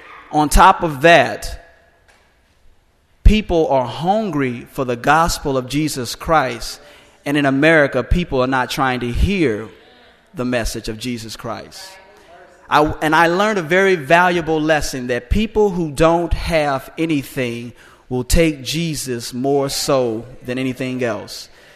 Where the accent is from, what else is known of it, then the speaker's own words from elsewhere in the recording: United States; I thank God I am an American, an African American, by way of the Middle Passages. My journey here wasn't a pleasant one, but on the back end, I thank God that I am here.